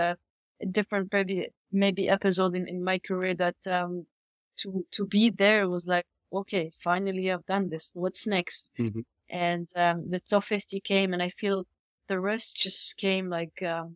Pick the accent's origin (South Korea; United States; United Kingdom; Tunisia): Tunisia; Sousse, Sousse Governorate; English is a second language; to do some convincing to my parents to me go to Tunis, to the capital, because I wasn't from there. I'm from Sousse, that it's like 2 hours driving from there.